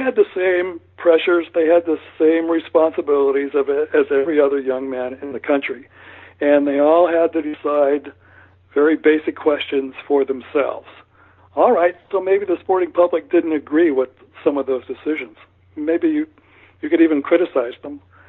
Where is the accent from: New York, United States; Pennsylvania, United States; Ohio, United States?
Ohio, United States; Columbus; He comes from my hometown, Columbus, Ohio